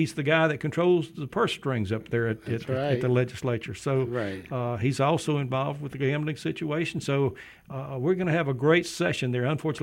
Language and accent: English; Robertsdale, Alabama, United States; now in Spanish Fort, United States; I grew up in Robertsdale, mm-hmm, and so I'm home.